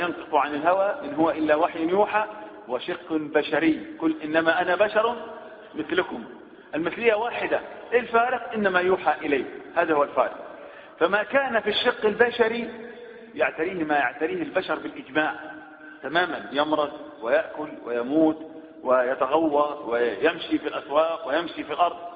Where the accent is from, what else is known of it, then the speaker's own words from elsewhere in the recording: Upper Egypt, Egypt; إلى الآن حتى عندنا في الصعيد